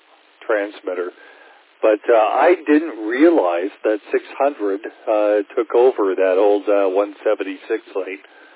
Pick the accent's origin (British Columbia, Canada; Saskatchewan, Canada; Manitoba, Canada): British Columbia, Canada; Tsawwassen; When I was in the seventh grade, I used to, growing up in Tawasin, listen to radio stations from all over North America on medium wave at night.